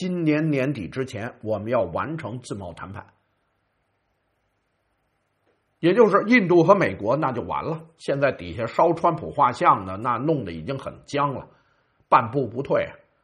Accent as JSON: {"language": "Chinese", "country": "Australia", "said": "说什么时候我们澳大利亚人到这么一个程度啊"}